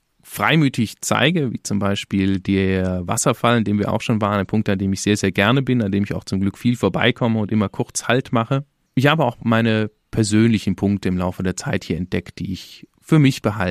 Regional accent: Isny, Baden-Württemberg, Germany; Auch unsere Einheimischen, ich bin ja selbst Einheimischer, gebürtig aus Isny und liebe es, hier in der Natur unterwegs zu sein.

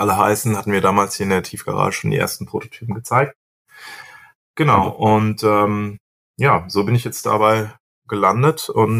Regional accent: Hesse, Germany; ich bin hier in der DJI-Niederlassung in Frankfurt angesiedelt, also ist ja nicht weit vom Odenwald, auch wo ich aufgewachsen bin.

